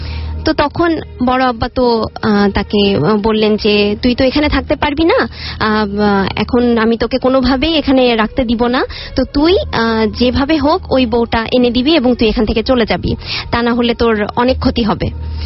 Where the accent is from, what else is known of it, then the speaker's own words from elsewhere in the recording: Jatrabari, Dhaka Division, Bangladesh; Hello listeners … এসেছি যাত্রাবাড়ি থেকে।